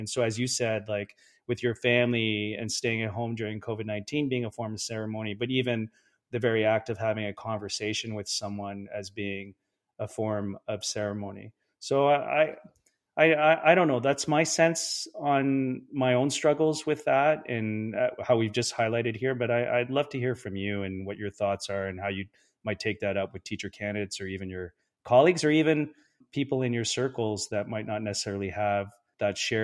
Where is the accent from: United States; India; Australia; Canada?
Canada; Kapuskasing, Ontario; I grew up on Treaty 9 in Kapuskasing, Ontario, and not even knowing that I was on Treaty 9.